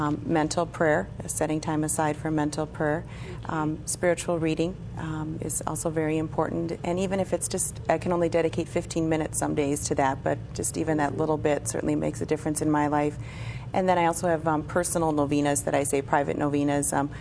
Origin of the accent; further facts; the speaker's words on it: St. Cloud, Minnesota, United States; I was born and raised in St. Cloud, Minnesota.